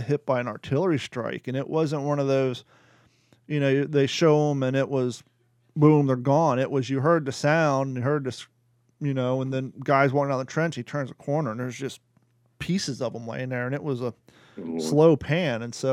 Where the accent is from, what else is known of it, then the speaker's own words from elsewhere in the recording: Ohio, United States; a lesson that I learned from growing up in Ohio and going to Cedar Point